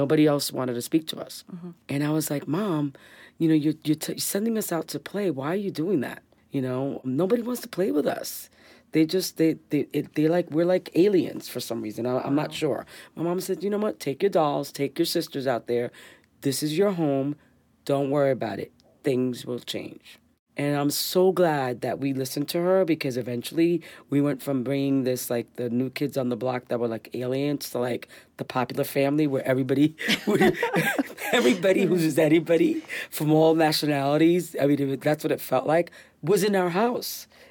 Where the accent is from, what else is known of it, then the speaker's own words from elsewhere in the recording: Brooklyn, New York, United States; I was born in East New York in the Brooklyn Jewish Hospital, and then was raised in Park Slope, Brooklyn, on 6th Street between 5th and 6th Avenue.